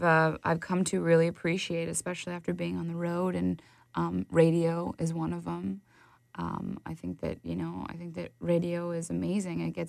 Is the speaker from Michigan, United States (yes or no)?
no; Oregon, United States; now in Los Angeles, United States; I came from Oregon. I moved to L.A. I felt very out of place.